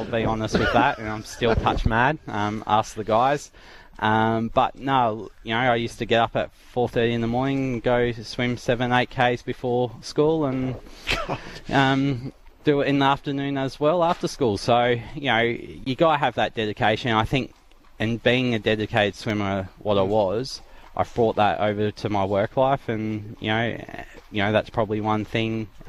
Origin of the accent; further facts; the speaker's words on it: Douglas Park, New South Wales, Australia; I grew up in Sydney on the outskirts, a little town called Douglas Park, and I was a national swimmer